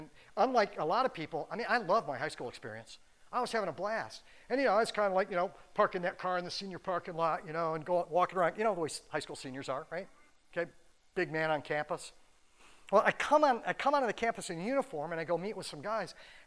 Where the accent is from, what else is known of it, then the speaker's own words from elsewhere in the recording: California, United States; And I was from Southern California, so that's kind of a reach to like jet home for like a 3-day weekend for Easter.